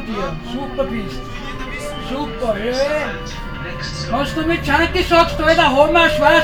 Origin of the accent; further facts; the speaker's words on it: Austria; Ich bin ein Österreicher.